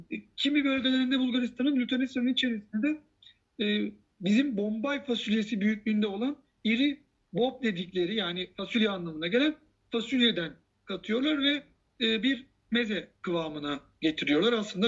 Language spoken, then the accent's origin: Turkish; Thrace, Turkey; ben bir Trakyalıyım. Trakya Üniversitesi'ndeyim. Fatih Sultan Mehmet'in doğduğu başkentteyim.